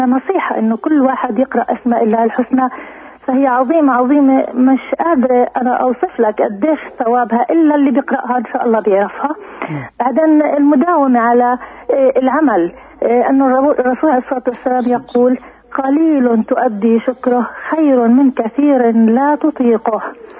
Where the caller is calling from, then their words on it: Jerusalem, Palestine; من القدس.